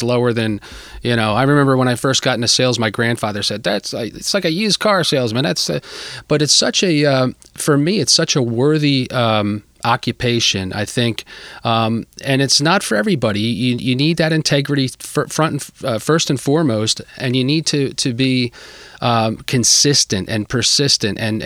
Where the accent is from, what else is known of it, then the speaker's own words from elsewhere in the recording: Pennsylvania, United States; Well, I grew up in Humeville, right down the road from Langhorne and Pendel.